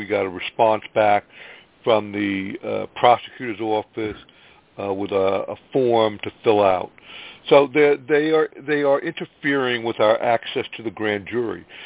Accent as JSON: {"language": "English", "region": "New Jersey", "country": "United States", "said": "New Jersey."}